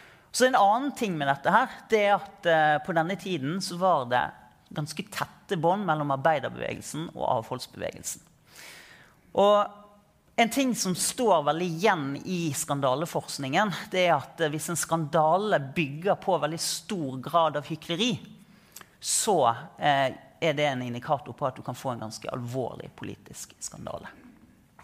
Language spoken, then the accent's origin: Norwegian; Bergen, Vestland, Norway; Som bergenser så mener jeg at den første politiske skandalen var at man flyttet hovedstaden fra Bjørgvin til Kristiania.